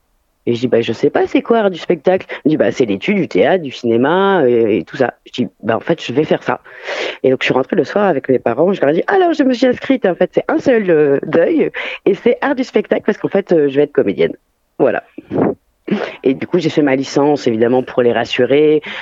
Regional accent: Alès, Occitanie, France; je suis un peu un couteau suisse, ou un couteau alésien, parce que je viens d'Alès.

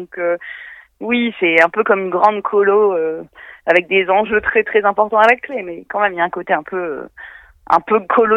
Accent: Hauts-de-France, France; accent: Ch'ti; Moi, l'accent ch'ti, il revient quand je suis ch'ti ou flamand. Hein. D'ailleurs, parce que j'ai de la famille de Lille et de la famille de Dunkerque.

